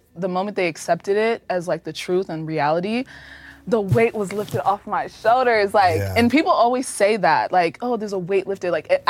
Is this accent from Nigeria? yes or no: yes; Nigeria; I'm Nigerian.